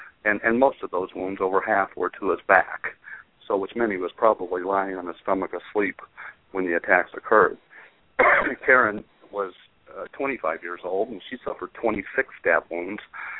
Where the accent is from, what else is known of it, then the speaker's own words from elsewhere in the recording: Chicago, Illinois, United States; I came from the Chicago area. I'm very proud of the Illinois State Police, and I still am.